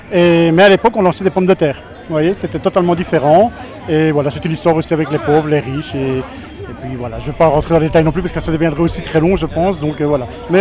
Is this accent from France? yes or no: no; Belgium; nous venons de Belgique, je suis le président